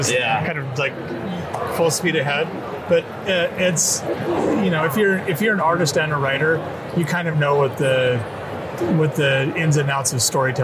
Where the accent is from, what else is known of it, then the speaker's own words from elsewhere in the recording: Idaho, United States; It's in a couple of papers in Idaho. I'm from Idaho.